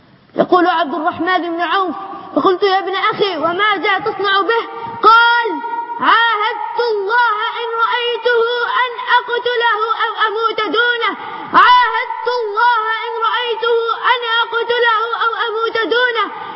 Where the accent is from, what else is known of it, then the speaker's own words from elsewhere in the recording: Egypt; بلدنا مصر